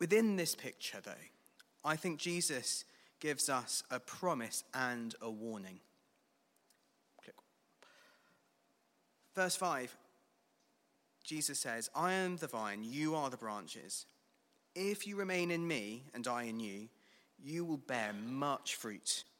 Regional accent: South East England, United Kingdom; It's a well-known vineyard in the southeast of England. In fact, it's in my hometown.

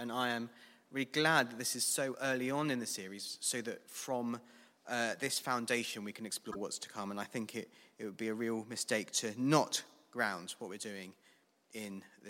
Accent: South East England, United Kingdom; It's a well-known vineyard in the southeast of England. In fact, it's in my hometown.

